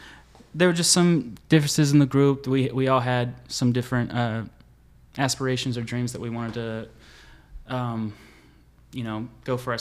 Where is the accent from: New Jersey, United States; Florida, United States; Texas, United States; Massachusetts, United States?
Texas, United States; Well, you already got, I'm from Texas. I'm 26 years old.